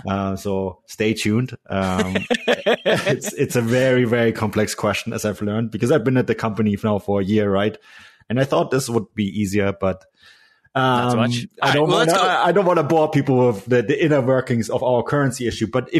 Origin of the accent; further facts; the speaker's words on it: Munich, Bavaria, Germany; now in Canada; I mean, I'm from Munich, right? I have a very different outlook on things. Now I live on the Canadian West Coast.